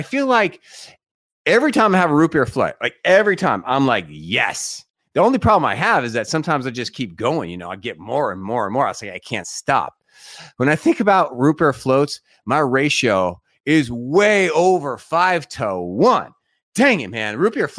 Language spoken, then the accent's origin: English; San Diego, California, United States; And my growing up in San Diego, my step parents, we just never had ribs.